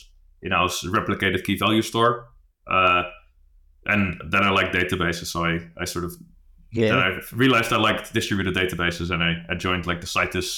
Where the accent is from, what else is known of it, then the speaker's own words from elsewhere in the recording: Netherlands; So, I grew up in a town in the Netherlands, and then I went to university in Amsterdam.